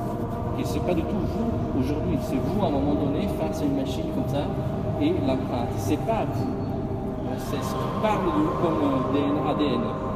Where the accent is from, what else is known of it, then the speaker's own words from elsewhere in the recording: Italy; born there; French is a second language; je suis italien de naissance, d'où les fautes des Français.